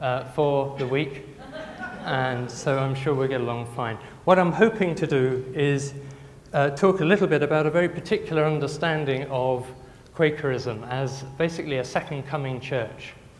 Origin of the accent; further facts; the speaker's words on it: England, United Kingdom; I'm from Britain, and in particular I'm from England. So very reserved